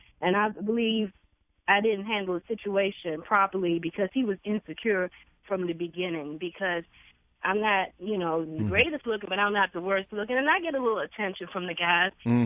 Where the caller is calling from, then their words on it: Washington, District of Columbia, United States; from D.C.